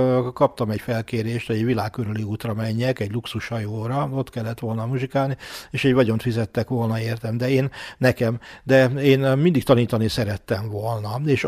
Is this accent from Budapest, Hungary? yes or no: yes; Budapest, Hungary; now in Szeged, Hungary; Igen, hát én budapesti születésű vagyok, és egészen 23 éves koromig, amíg befejeztem a Zeneakadémiát, addig Budapesten éltem.